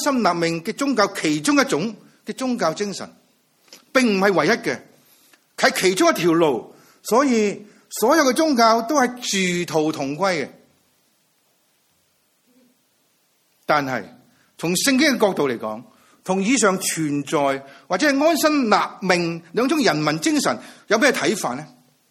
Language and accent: Cantonese; Hong Kong; 讲到翻到我哋自己香港人，而家好多人都想离开土生土长嘅香港